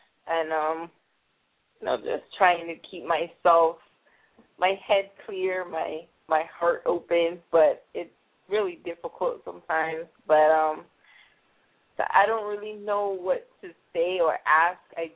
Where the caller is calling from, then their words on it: Connecticut, United States; I am in Connecticut.